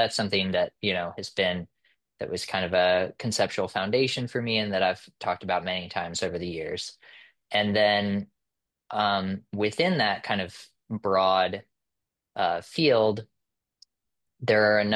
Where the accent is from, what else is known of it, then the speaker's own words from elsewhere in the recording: Louisville, Kentucky, United States; I grew up in Kentucky primarily, and you know, my family lived in the city of Louisville, and so I didn't grow up on a farm or anything out in the country